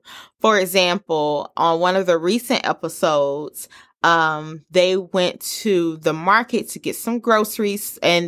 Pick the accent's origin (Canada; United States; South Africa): United States; the South; which I'm from the South, and I'm not even sure where Hazelhurst, Georgia is.